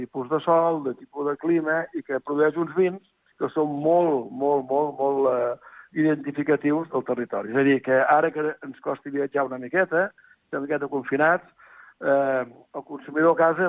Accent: Catalonia, Spain; Nosaltres, que som gent del Penedès, ens vam anar al Montsant

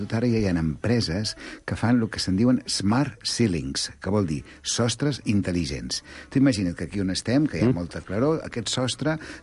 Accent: Barcelona, Catalonia, Spain; born there; Jo vaig néixer aquí a Barcelona, de mare catalana, però de dos dies, perquè ella va néixer a Teruel, a Terol

